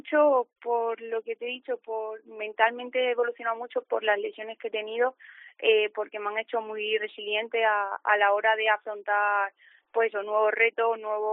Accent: Extremadura, Spain; Porque al final mi tierra es para mí lo es todo, al final de allí es toda mi familia, de allí es Extremadura y lo tengo siempre muy presente.

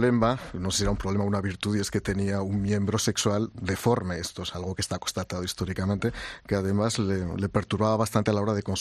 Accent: Aragon, Spain; Yo soy aragonés y como aragonés soy muy racional

